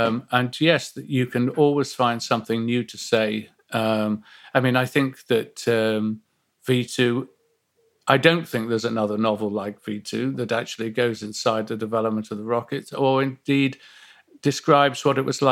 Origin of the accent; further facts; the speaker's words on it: Nottingham, East Midlands, United Kingdom; growing up in Nottingham and going to university and working at the BBC.